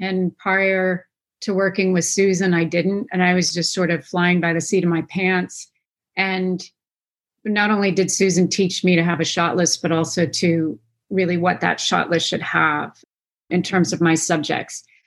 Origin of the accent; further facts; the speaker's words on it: California, United States; Because I grew up in Marin